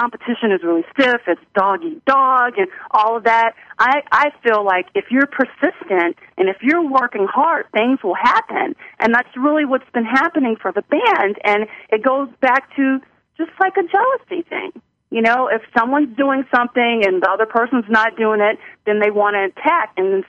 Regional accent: the South, United States; I'm from the South, so I know all about boiling crabs.

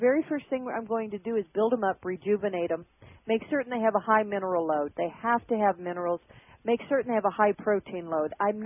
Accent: Alaska, United States; Remember, I'm from Alaska.

